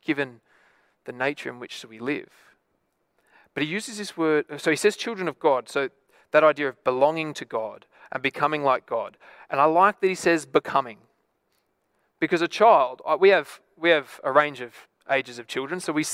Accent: Lithgow, New South Wales, Australia; I'm not really a hipster. I'm actually from Lithgow.

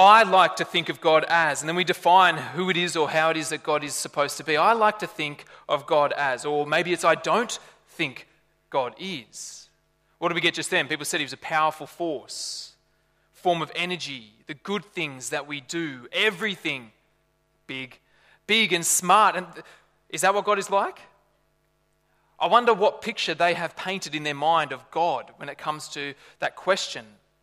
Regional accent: Lithgow, New South Wales, Australia; I grew up in Lithgow, the smell of fire was just this really nice thing

